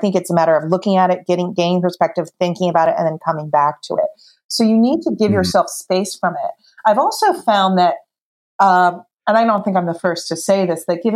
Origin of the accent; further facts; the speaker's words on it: New Jersey, United States; I'm from New Jersey. And I think he, and I was like, in my heart